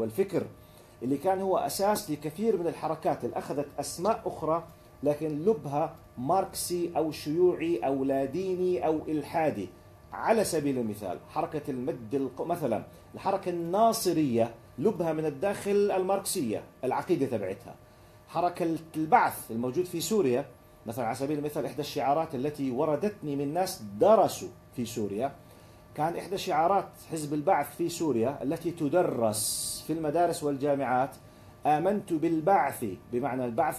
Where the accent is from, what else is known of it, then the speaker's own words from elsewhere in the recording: Jordan; كوني أنا من الأردن عم بحكي عما شيء أنا شهدته